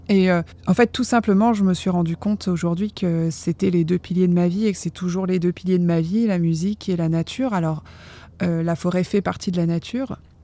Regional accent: East France, France; moi je viens de l'Est de la France, on en parlait tout à l'heure au sujet de ces forêts, et donc j'ai grandi avec elle, avec la nature en général. C'est une région qui est assez rurale

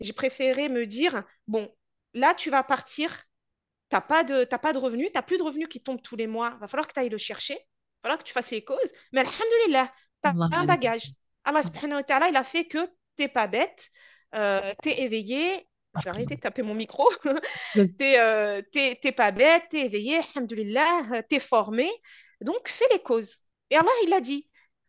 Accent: Morocco; Moi, je suis marocaine. Mes parents sont marocains.

